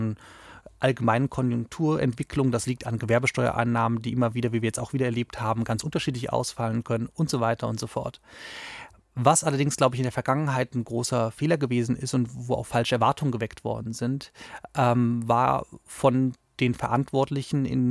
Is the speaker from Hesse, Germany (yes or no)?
yes; Wiesbaden, Hesse, Germany; Ich bin gebürtiger Wiesbadener. Das ist vielleicht mal die Grundlage dafür. Ich bin hier aufgewachsen, hatte hier eine wunderbare Kindheit und Jugend